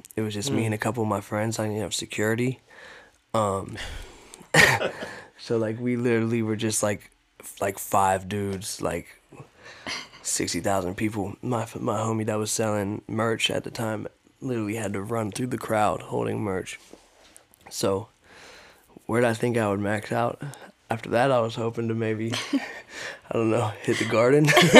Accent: Pittsburgh, Pennsylvania, United States; well, growing up in Pittsburgh, there wasn't a lot of venues, right?

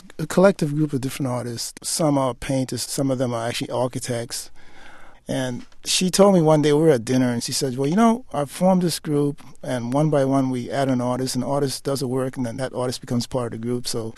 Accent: St. Thomas, U.S. Virgin Islands; I used to teach in my hometown of St. Thomas, the Virgin Islands.

